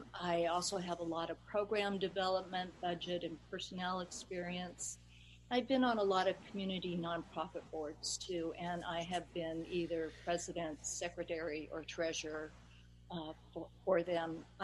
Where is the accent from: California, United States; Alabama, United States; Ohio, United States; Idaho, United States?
Idaho, United States; born there; Well, first of all, I'm an Idaho native. I was born in Idaho, got sort of taken away for a little time, but I'm back.